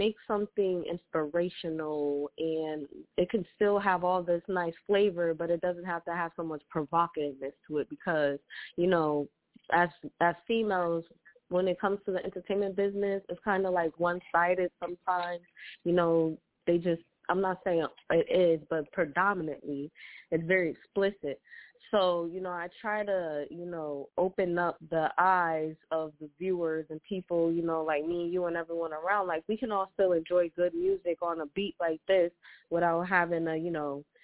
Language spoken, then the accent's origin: English; Hartford, Connecticut, United States; So basically, I'm from Hartford, which is known as Homicide Hartford.